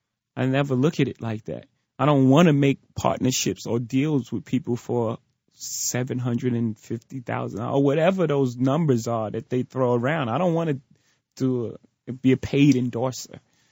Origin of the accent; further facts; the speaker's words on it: Brooklyn, New York, United States; growing up in Marcy